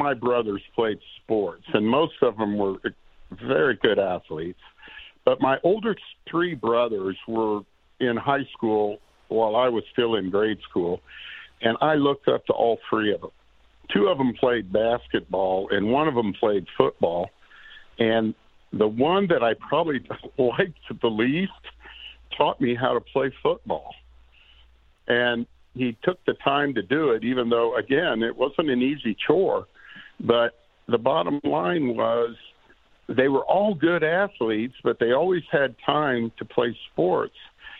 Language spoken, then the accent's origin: English; Kansas City, Missouri, United States; now in Overland Park, United States; I was born and raised in Midtown, Kansas City, Missouri.